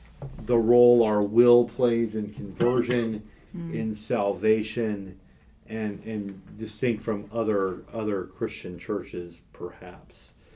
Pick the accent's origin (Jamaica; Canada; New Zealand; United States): United States; Fireworks, blowing stuff up on the 4th, is part of my cultural heritage and tradition as an American.